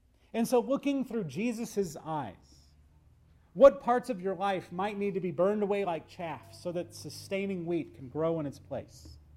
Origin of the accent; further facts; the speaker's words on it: Austin, Texas, United States; The house that I grew up on Lake Austin, we had our own boat dock